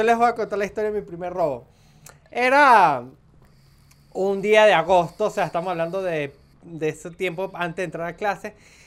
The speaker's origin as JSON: {"language": "Spanish", "region": "Mérida", "country": "Venezuela", "said": "yo vengo de Mérida, que es una ciudad donde el suéter es importantísimo tenerlo puesto."}